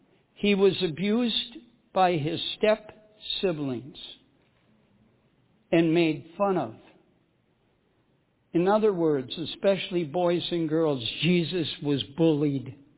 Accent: Midwest, United States; I come from the Midwest. I know what a barn is.

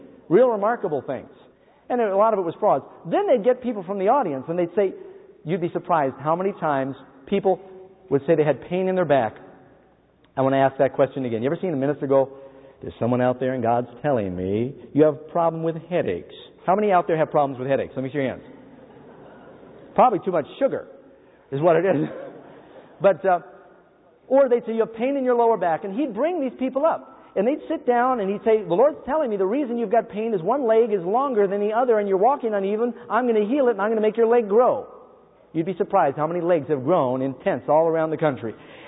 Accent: New York City, New York, United States; Do you know my mother, I grew up in New York City, all of her friends were into astrology.

